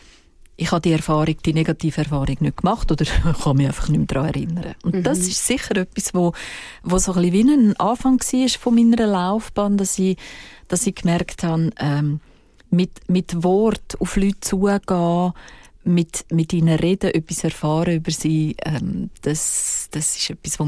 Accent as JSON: {"language": "German", "region": "Glarus", "country": "Switzerland", "tie": "born or raised there", "said": "Und in unserem Dorf, im Glarnerland, wo ich aufgewachsen bin"}